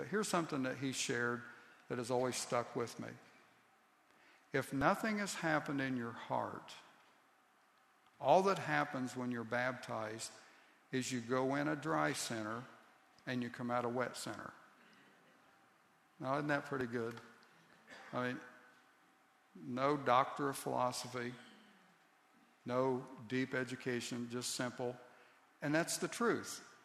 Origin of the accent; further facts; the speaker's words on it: Ohio, United States; Now, I grew up in Southeast Ohio, and LaFon and I just went down there for a day or so to visit with her mother.